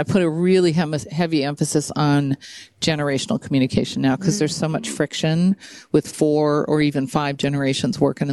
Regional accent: Scranton, Pennsylvania, United States; I grew up in Scranton, Pennsylvania.

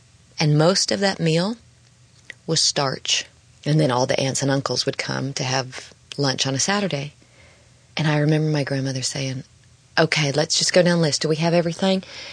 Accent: Dallas, Texas, United States; born there; I was born in Dallas-Fort Worth Airport Hospital.

